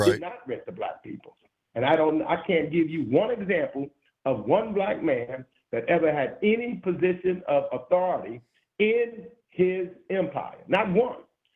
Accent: New York, United States; look, I'm from New York.

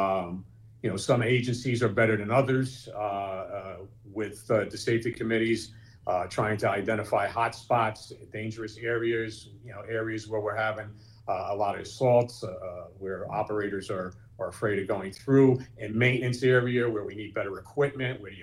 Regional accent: Newark, New Jersey, United States; I rode buses in my day. I born and raised in Newark. I used to go to school taking a bus.

